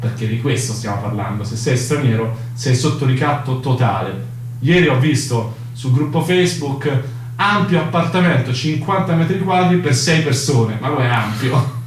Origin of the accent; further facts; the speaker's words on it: Marche, Italy; come sono cresciuto io nelle Marche, il pellegrino non è per niente un complimento, no? Nel senso, già marchigiani siamo abbastanza tirchi